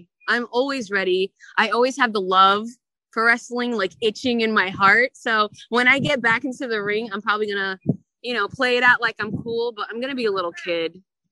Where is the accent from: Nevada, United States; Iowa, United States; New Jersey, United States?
New Jersey, United States; Like, I'm from Jersey, so I didn't think I would ever have a match with Erica Torres.